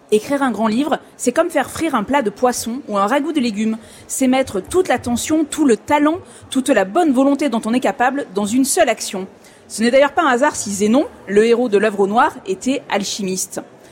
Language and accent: French; south of France, France; Moi, je suis trop du Sud.